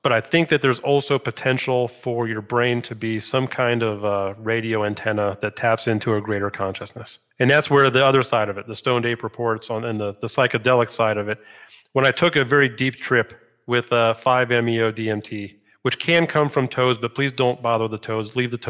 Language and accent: English; Scotland, United Kingdom; I'm not Italian, I'm Scottish